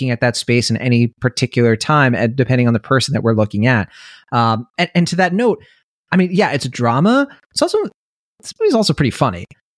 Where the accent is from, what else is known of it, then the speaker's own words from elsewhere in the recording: United States; Sure, I'm an American. Well, I pay my taxes